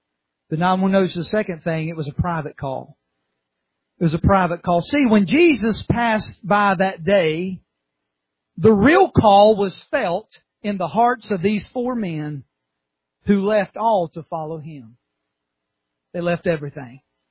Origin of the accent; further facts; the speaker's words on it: South Carolina, United States; Well, I'm from South Carolina.